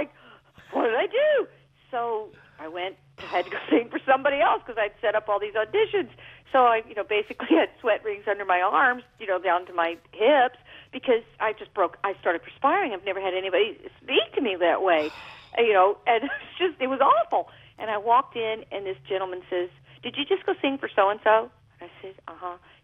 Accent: Texas, United States; now in New York, United States; I remember my first big audition in New York, and I was brought up from Texas

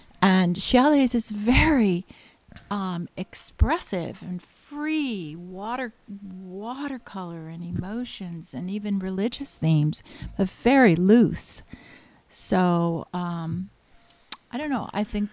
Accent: Santa Barbara, California, United States; born there; I love the ocean. I was born in Santa Barbara. I love the ocean.

